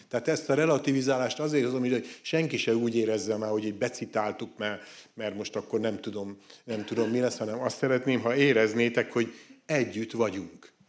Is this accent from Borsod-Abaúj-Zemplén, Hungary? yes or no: yes; Borsod-Abaúj-Zemplén, Hungary; mert így nőttem föl, tudom, hogy mit jelent takarni menni, meg kaszálni, meg azt is tudom, hogy milyen, amikor hajnali 4-kor a bányászok felszállnak a buszra